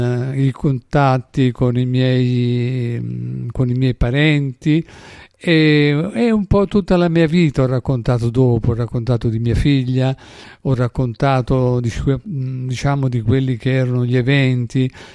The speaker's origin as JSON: {"language": "Italian", "region": "Sicily", "country": "Italy", "moved": "yes", "lives_now": "Florence, Italy", "said": "mi sono trasferito dalla Sicilia a Firenze per vari motivi familiari"}